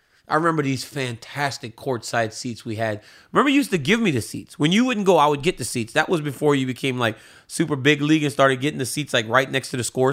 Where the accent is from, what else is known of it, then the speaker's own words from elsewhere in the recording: Louisiana, United States; You know, I'm from Louisiana, right. So it's a Cajun thing. Roux is a... It's like a base for making gumbo in all the stuff we make down there.